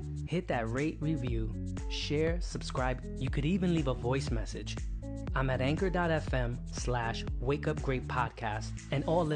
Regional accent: Brooklyn, New York, United States; Growing up in Brooklyn, I've seen the craziest things in that era.

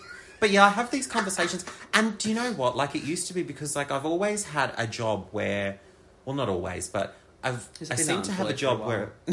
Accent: Brisbane, Queensland, Australia; yep, so just on my way to the Brisbane Entertainment Centre. I'm so excited to be back in my hometown performing to my home crowd.

